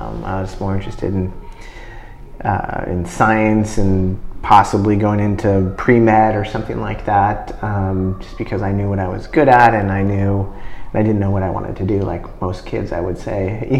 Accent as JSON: {"language": "English", "town": "Santa Rosa", "region": "California", "country": "United States", "tie": "born or raised there", "also_born_or_lived": "Portland, Oregon", "said": "Grew up in Portland, Oregon, and then back down to California to the Bay Area, and I grew up in the Bay Area pretty much for the rest of my, until I was in high school."}